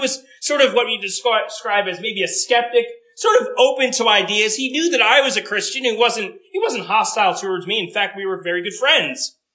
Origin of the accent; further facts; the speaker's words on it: Washington, District of Columbia, United States; I come from the Washington, D.C. area, there's a lot of maybe political things going on.